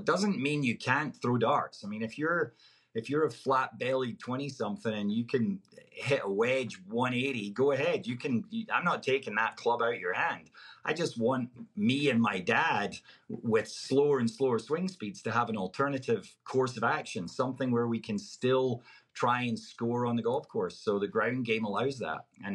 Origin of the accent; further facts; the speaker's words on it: Scotland, United Kingdom; I was just leaning on what I knew as a kid, being born and raised in Scotland.